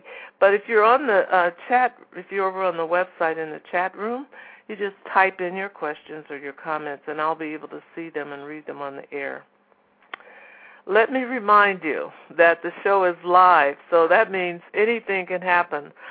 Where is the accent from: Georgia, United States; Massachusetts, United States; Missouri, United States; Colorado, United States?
Missouri, United States; St. Louis; He is an active member of Bethesda Temple Church of the Apostolic Faith in St. Louis, Missouri, my hometown